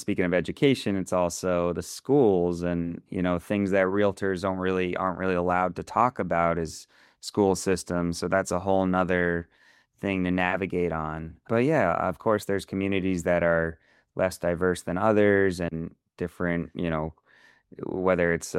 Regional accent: Boston, Massachusetts, United States; also born or lived in Florida; So we were raised, my whole family was based in Boston and in Cambridge, actually.

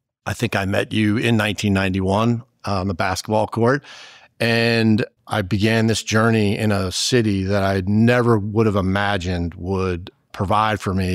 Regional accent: New York, United States; I grew up in New York. I grew up around some really beautiful architecture

